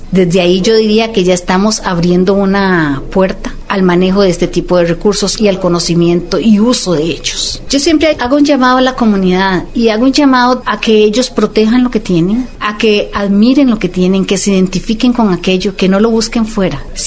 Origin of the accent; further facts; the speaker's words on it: Costa Rica; somos nosotros los costarricenses los llamados a proteger nuestro recurso